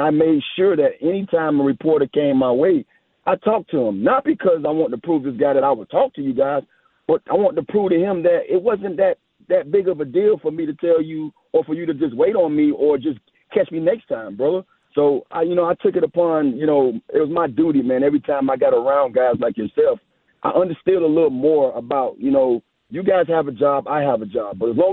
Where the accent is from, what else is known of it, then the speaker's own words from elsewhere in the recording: Miami, Florida, United States; now in New York, United States; Born and raised in Miami, played college ball in Miami. now I'm in the Big Apple